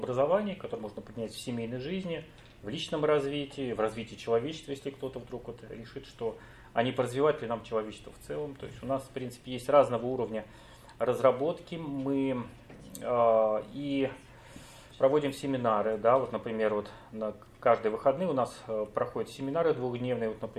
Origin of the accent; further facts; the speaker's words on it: Saint Petersburg, Russia; Я из Санкт-Петербурга.